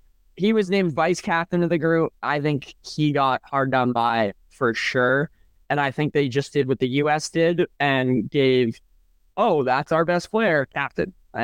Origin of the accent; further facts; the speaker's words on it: Weymouth, Massachusetts, United States; born there; now in Boston, United States; So I was born on the South Shore of Weymouth, Massachusetts. I am a Hanover resident through and through, and live in Boston. So I'm a Masshole through and through.